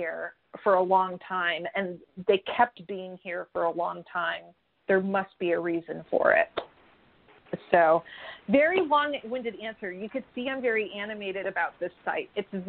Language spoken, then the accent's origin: English; Connecticut, United States; I always say, growing up in Connecticut, I would say the spirit of place in Connecticut has secrets.